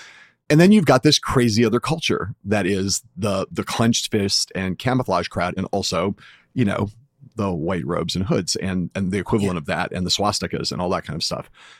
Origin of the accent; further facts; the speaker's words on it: California, United States; I spent a lot of time in Michigan as a kid. I grew up in California